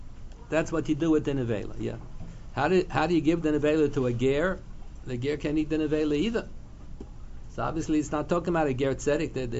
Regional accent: Philadelphia, Pennsylvania, United States; I'm from Philadelphia. We used to go all the time to visit the Mekaymus HaKdoshim, so we used to visit the Liberty Bell on Shabbos afternoon.

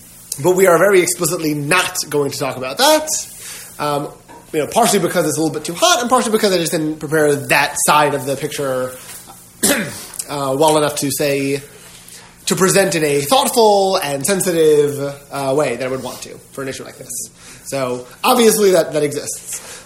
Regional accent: New York, United States; I don't recall that I've seen it growing up in New York, but I could be wrong.

